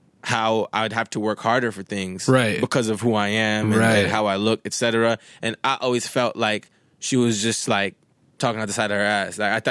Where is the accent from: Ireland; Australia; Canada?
Canada; Winnipeg, Manitoba; one of my homies that I grew up with in Winnipeg